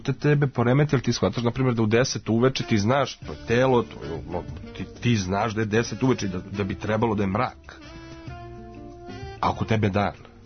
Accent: Belgrade, Serbia; born there; ja sam, na primjer, užasno vezan za Beograd i za Srbiju.

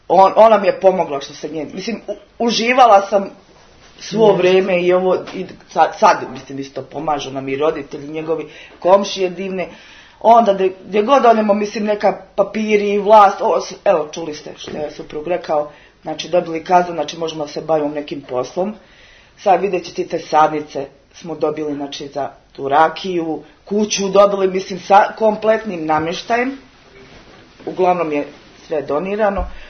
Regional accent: Gradiška, Republika Srpska, Bosnia & Herzegovina; moved away as an adult; now in Pristina, Kosovo; ja sam iz Gradiške, ali majka mi je Prištevka i otac je bio tamo i tako sam došla u Prištinu da završim medicinsku školu

